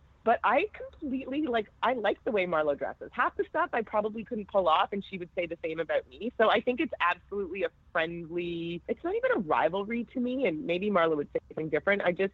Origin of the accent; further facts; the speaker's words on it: Toronto, Ontario, Canada; So I love that people got to kind of see a little bit of my hometown. And so I was planning on taking a whole group of people back for Toronto